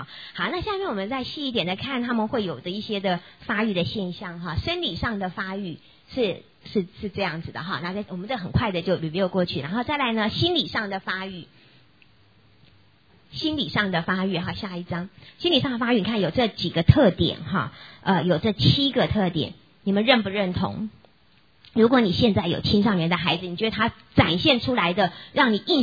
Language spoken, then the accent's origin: Chinese; Taiwan; 好，我们自己在台湾长大的人有这个印象，对不对？